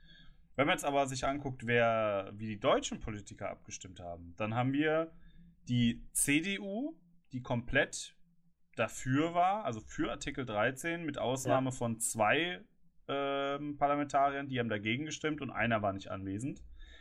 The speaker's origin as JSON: {"language": "German", "country": "Germany", "said": "wir als Deutsche haben uns eigentlich gar nicht so viel vorzuwerfen"}